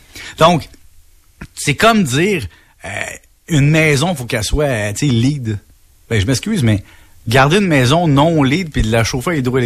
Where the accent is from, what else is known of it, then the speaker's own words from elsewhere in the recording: Salaberry-de-Valleyfield, Quebec, Canada; Tu sais que moi, je viens de Valleyfield